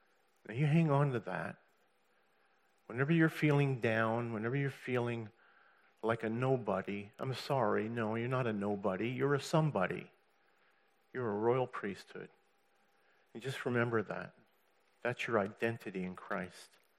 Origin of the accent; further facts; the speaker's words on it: Montreal, Quebec, Canada; born there; I was born in Montreal, Quebec, in Canada, in 1954. My dad was a Catholic, and my mom was a Lutheran Protestant.